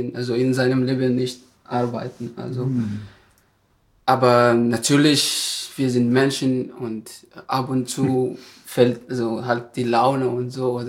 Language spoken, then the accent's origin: German; Madagascar; now in Germany; also ich komme aus Madagaskar